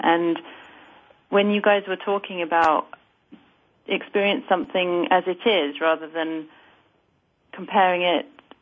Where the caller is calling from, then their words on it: Cambridge, East of England, United Kingdom; I'm calling in from Cambridge, England.